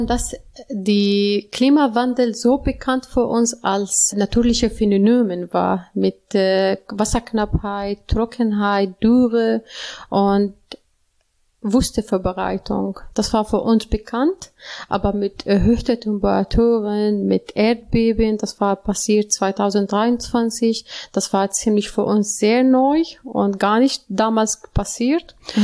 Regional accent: Syria; komme ich aus Syrien.

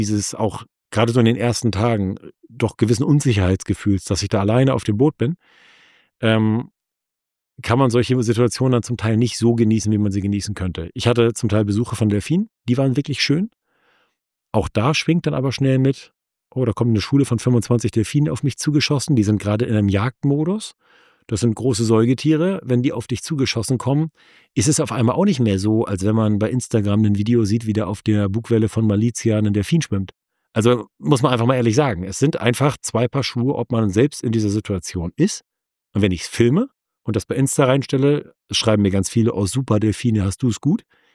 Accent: Norderney, Lower Saxony, Germany; Also ich bin auf Norderney aufgewachsen und ich habe eine große Begeisterung fürs Meer.

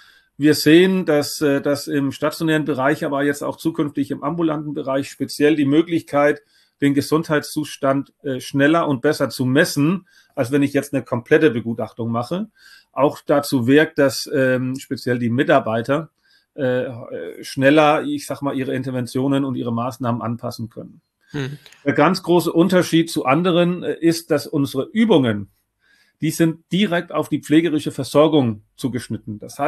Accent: Denmark; ich komme ja aus Dänemark.

